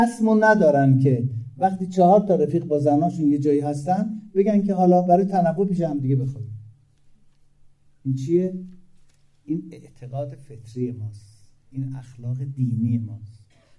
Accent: Iran; ما ایرانی هستیم.

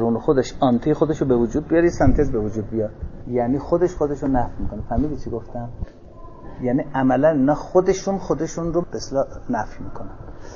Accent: Iran; ما ایرانی هستیم

